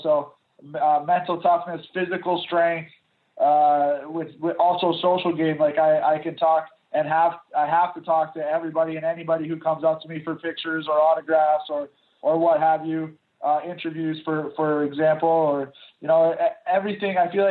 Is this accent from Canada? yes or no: yes; Canada; I'm the Canadian heavyweight champ.